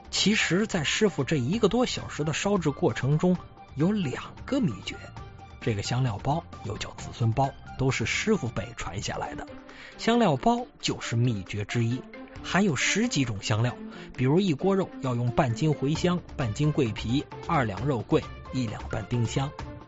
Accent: Wuxi, Jiangsu, China; 无锡人也有自己的称呼，叫小笼馒头，我们无锡话叫小笼馍。

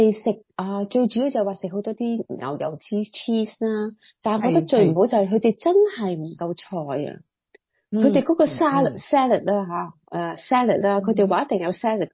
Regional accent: China; 我哋中国人

